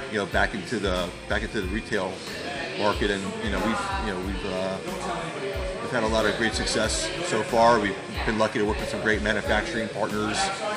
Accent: New Jersey, United States; I'm from Jersey, so up north we had the box, video music box.

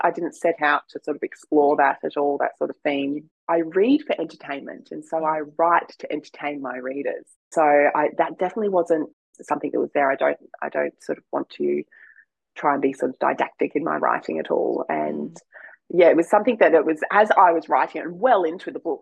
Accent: Townsville, Queensland, Australia; a lot of the inspiration came from my hometown of Townsville and just the general sort of the setting around here and the landscape around here.

